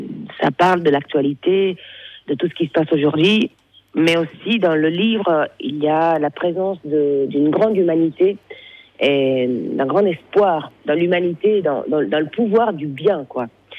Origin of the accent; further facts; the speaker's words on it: Turin, Piedmont, Italy; Disons que moi, je suis originaire de Turin.